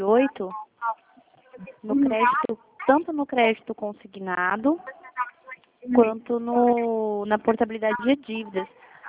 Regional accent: Dourados, Mato Grosso do Sul, Brazil; eu sou de Dourados, Mato Grosso do Sul.

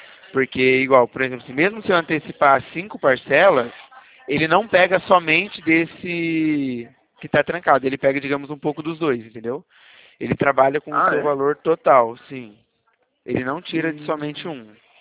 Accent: São Paulo, Brazil; Não, eu sou do interior de São Paulo.

